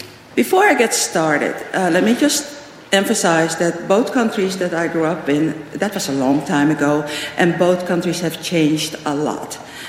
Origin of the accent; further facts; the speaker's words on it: Indonesia; But growing up in Indonesia was magical.